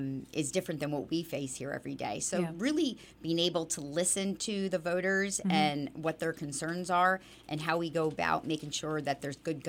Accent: Bethlehem, Pennsylvania, United States; My parents came here in 1968, I was born in here. I have three brothers and two sisters, and we grew up here in the Lehigh Valley, attended Bethlehem schools

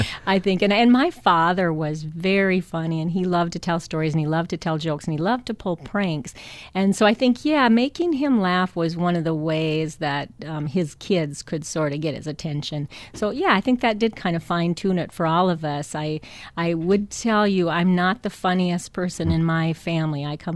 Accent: Midwest, United States; because I'm from the Midwest, so I just can't be mean.

